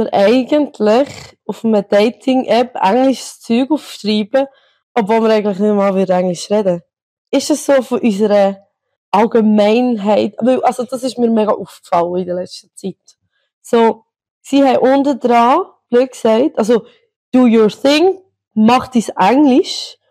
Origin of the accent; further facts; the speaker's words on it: Switzerland; accent: Swiss German; ich rede Schweizerdeutsch.